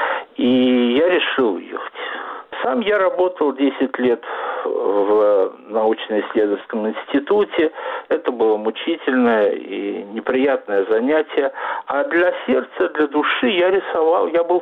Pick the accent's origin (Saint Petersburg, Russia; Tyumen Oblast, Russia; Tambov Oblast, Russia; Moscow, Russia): Moscow, Russia; now in Chemnitz, Germany; Я приехал из Москвы в 1990 году в Германию.